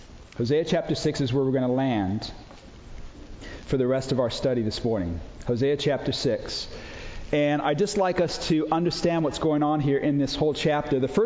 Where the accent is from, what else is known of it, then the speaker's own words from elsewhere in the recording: England, United Kingdom; I was raised in England. In fact, I was raised in this house in England. This house was built in 1881. And this was the bedroom where I was raised as a kid, right there.